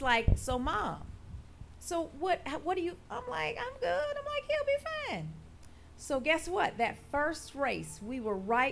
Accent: Atmore, Alabama, United States; I grew up, and I'm extra country. I am from Atmore, Alabama.

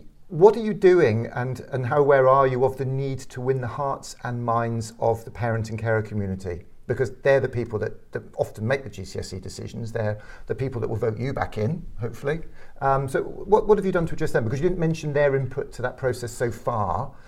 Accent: Ludlow, West Midlands, United Kingdom; I mean, ironically, I grew up in Ludlow, just up the Welsh border in Shropshire, and very academic grammar school education, which I was supposed to be lucky to have.

